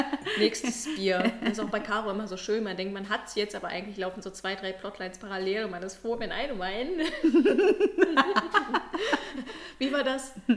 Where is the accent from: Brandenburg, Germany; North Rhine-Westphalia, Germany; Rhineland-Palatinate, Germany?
Brandenburg, Germany; Ich komme aus Brandenburg.